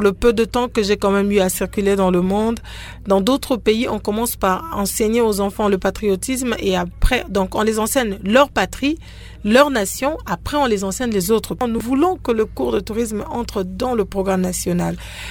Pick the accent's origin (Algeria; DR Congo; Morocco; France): DR Congo; chez nous, on est congolais